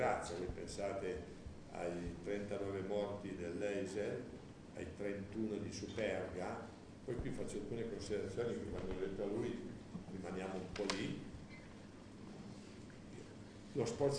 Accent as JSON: {"language": "Italian", "town": "Turin", "region": "Piedmont", "country": "Italy", "lives_now": "Rivoli, Italy", "said": "io sono torinese di Barriera di Milano, quindi non mi hanno detto questo, però sono residente in questo momento a Rivoli"}